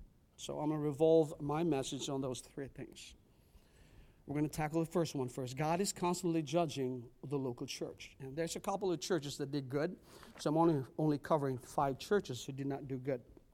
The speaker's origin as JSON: {"language": "English", "town": "Dumaguete", "region": "Negros Oriental", "country": "Philippines", "tie": "born or raised there", "said": "Growing up in the Philippines, I haven't seen some violent stuff right in my place in Dumaguete."}